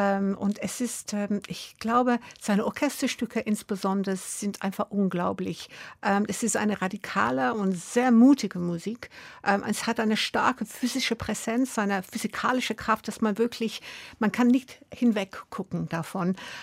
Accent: Brixton, London, United Kingdom; German is a second language; Ich komme aus Brixton, ja.

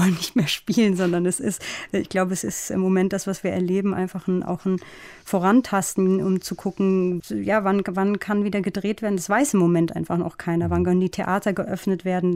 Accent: Frankfurt, Hesse, Germany; der erste Ort, wo wir ankamen an Heiligabend 1985, ist dann so auch zu unserem Zuhause geworden, und so bin ich in Frankfurt groß geworden.

